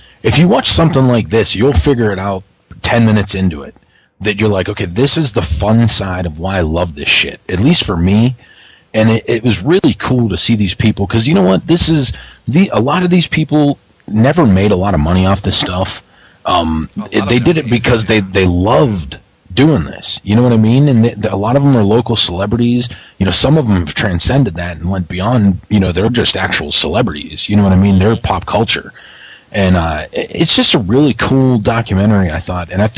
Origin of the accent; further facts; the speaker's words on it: Pittsburgh, Pennsylvania, United States; I'm from Pittsburgh